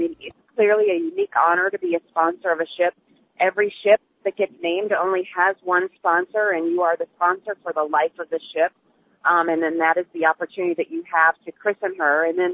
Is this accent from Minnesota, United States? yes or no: yes; Northfield, Minnesota, United States; I'm a Minnesotan, Jeff, and obviously a proud native of Northfield. I'm proud to have my parents … still there in Northfield.